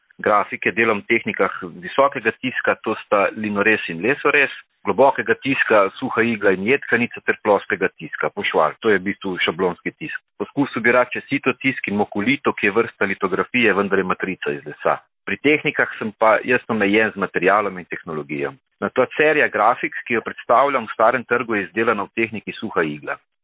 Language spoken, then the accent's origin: Slovenian; Metlika, White Carniola, Slovenia; moved away as an adult; Jaz sem Belokranjec, natančneje Metličan.